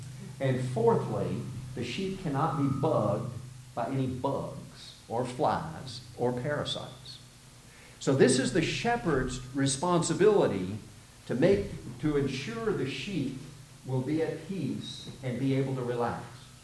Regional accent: South Korea; now in United States; when I was growing up in Korea and I saw the American flag, I was well up in tears.

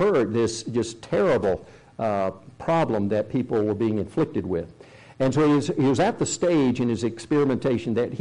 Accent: South Korea; Growing up in Korea, and Dad was a medical doctor and worked in a hospital there, and people would come in with rabies.

